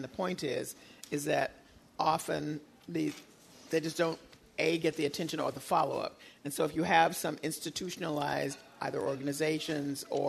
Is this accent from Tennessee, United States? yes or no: yes; Memphis, Tennessee, United States; I was just sharing with Shirley that I grew up in Memphis, Tennessee, and the Tri-State Defender, which was the black newspaper, was regular reading for us.